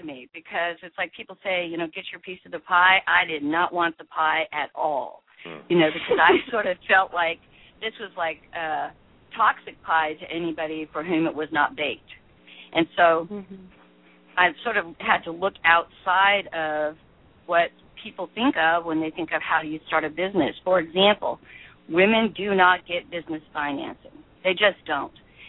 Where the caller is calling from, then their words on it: Corvallis, Oregon, United States; I'm calling in from Corvallis, Oregon.